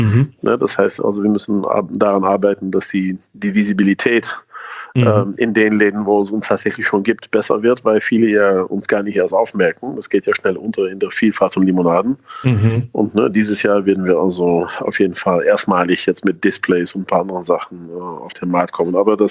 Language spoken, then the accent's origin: German; Breda, North Brabant, Netherlands; German is a second language; now in Moscow, Russia; Ja, aus Breda, aus dem Kaff im Süden, auf der belgischen Grenze.